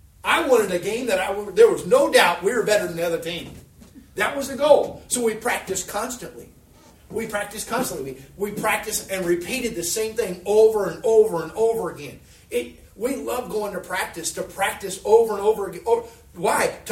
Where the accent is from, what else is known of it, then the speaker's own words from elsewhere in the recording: Tacoma, Washington, United States; I grew up in Seattle, in the Tacoma area, and pastor's wife knows, there it rains a lot.